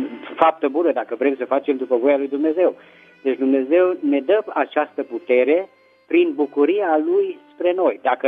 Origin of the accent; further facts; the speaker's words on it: Petroșani, Hunedoara County, Romania; din Petroșani.